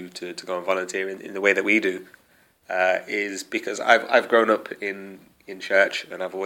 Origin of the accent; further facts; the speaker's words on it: Leicester, East Midlands, United Kingdom; now in Leeds, United Kingdom; I come from Leicester originally, but now living in Leeds.